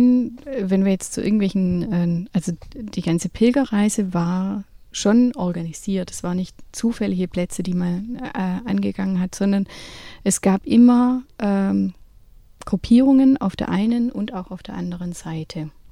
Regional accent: Tübingen, Baden-Württemberg, Germany; Ich komme hier aus Tübingen und bin freie Dokumentarfilmautorin.

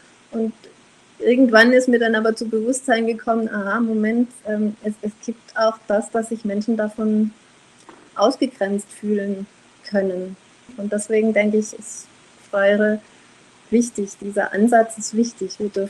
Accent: Germany; born there; also born or lived in France / South Africa; Also ich bin, wie gesagt, in Deutschland geboren und habe dann sehr, sehr lange in Frankreich gelebt und dann eben in Südafrika.

